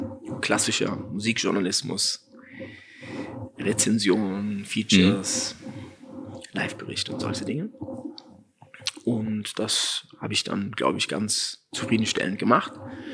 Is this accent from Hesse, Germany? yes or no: yes; Frankfurt, Hesse, Germany; Und dann als Frankfurter Politikwissenschaft in Frankfurt